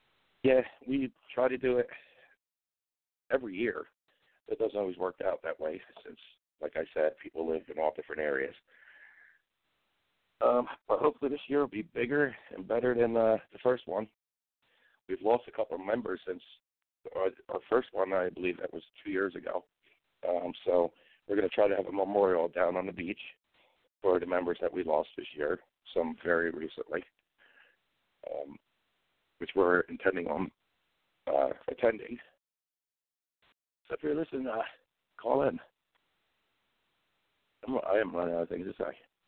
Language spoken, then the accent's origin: English; Trenton, New Jersey, United States; I grew up on Lamberton Street, right in the heart of, South Trenton River area there, down by the river, last street on the river.